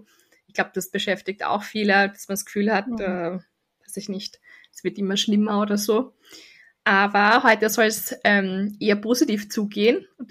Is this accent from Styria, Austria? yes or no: yes; Styria, Austria; Als Steirerin muss ich das trinken.